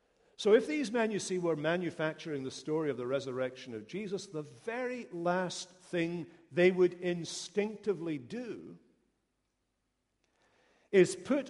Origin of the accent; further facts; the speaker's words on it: Scotland, United Kingdom; And I come from Scotland, and I come from a part of Scotland called Lanarkshire.